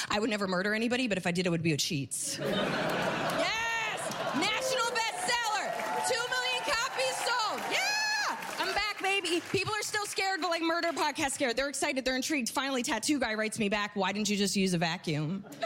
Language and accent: English; New Jersey, United States; I definitely think growing up in New Jersey ruined my personality.